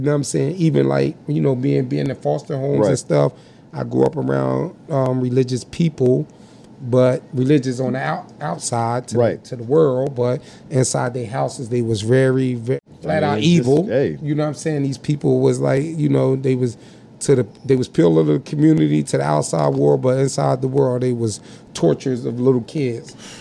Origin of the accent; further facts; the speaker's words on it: Trenton, New Jersey, United States; It's like growing up, I grew up in North Trenton.